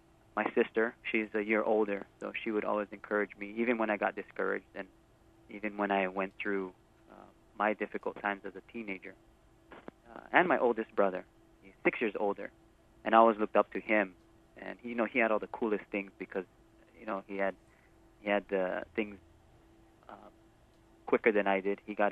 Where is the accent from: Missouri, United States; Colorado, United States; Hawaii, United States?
Hawaii, United States; Waimanalo; growing up in Waimanala, you get interested in everything.